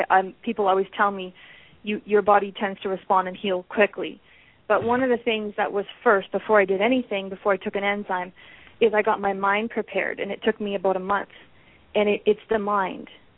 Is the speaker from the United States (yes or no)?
no; Canada; I'm from Canada, I crossed the international border to the USA.